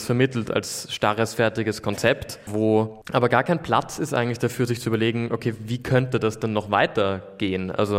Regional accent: Austria

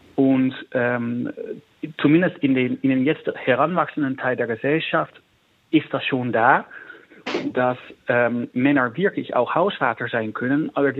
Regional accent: Netherlands; now in Germany; Ich komme aus den Niederlanden, das ist schon ein bisschen anders als hier

